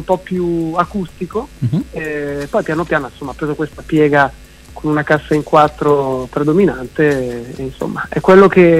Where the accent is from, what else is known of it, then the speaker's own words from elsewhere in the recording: Lombardy, Italy; Io sono della provincia di Varese